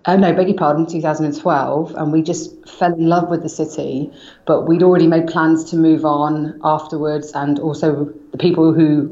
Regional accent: London, United Kingdom; He's from Sydney, I'm from London. We're both city people

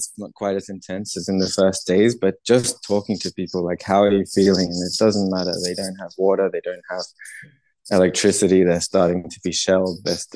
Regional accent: Sydney, New South Wales, Australia; now in Europe; I am from Sydney in Australia, from quite a long way away from where I am now. But I've lived in and studied in Europe for 7 years now

